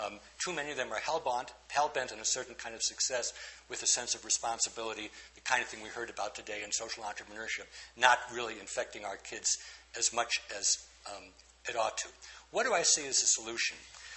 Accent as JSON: {"language": "English", "town": "Boston", "region": "Massachusetts", "country": "United States", "said": "which, because I come from Boston, I will call Kansas."}